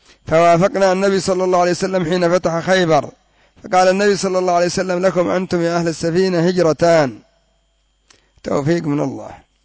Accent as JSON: {"language": "Arabic", "country": "Yemen", "said": "النقل الجماعي الذي يسمى عندنا في اليمن بالرويشان"}